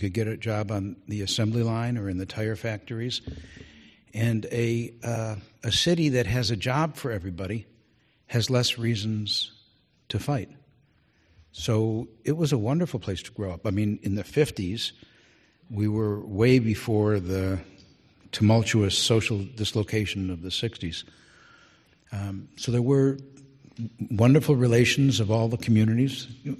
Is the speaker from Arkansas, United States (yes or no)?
no; Detroit, Michigan, United States; Actually, growing up in Detroit was wonderful.